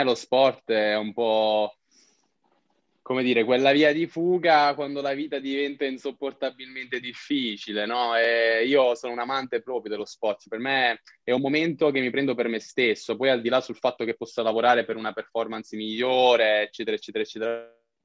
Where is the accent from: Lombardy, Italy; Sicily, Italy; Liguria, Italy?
Sicily, Italy; Io sono siciliano, sì, ma lavoro a Modena, come ti ho già detto.